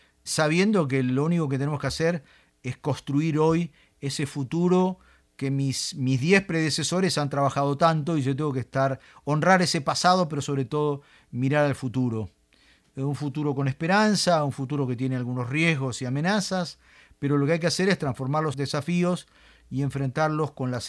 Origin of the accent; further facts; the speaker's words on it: Argentina; Yo hago la broma que soy un argentino humilde.